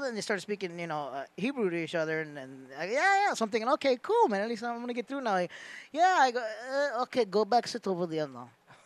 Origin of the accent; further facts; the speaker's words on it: United States; I'm Middle Eastern, but I'm from America.